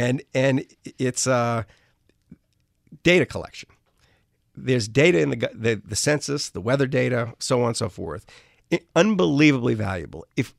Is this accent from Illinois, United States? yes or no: no; New Orleans, Louisiana, United States; I grew up in New Orleans. So, you know, hurricanes when I was a kid, used to like come out of nowhere